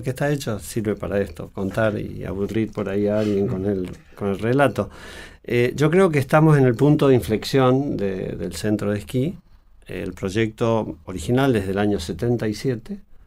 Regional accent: Mendoza, Argentina; also born or lived in Switzerland; now in El Bolsón, Argentina; y concretamente mi familia aquí en Bolsón, yo vengo de Mendoza y Suiza

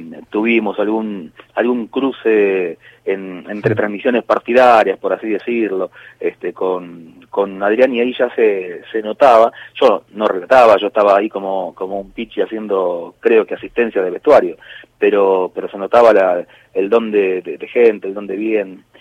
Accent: Florencio Varela, Buenos Aires Province, Argentina; Vos sabés que yo soy de Varela

